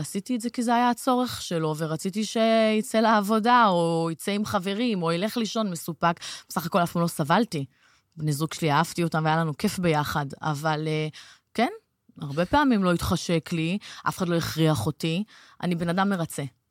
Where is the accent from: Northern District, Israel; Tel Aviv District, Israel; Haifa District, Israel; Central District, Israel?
Tel Aviv District, Israel; Herzliya; בת 33, מהרצליה. גדלתי תמיד בהרצליה.